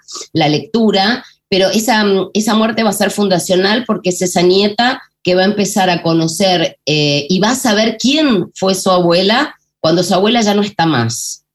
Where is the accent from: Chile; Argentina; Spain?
Argentina; yo soy argentina